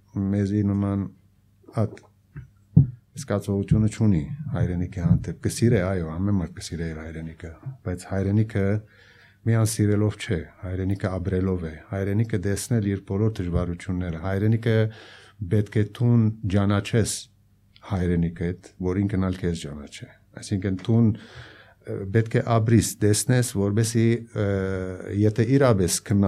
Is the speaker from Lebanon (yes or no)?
yes; Lebanon; ես իրեն նման լիբանանցի եմ, այսինքն երբ որ ինքը հպատակություն արավ, ես նույն ձևով հպատակություն ունեցա լիբանանյան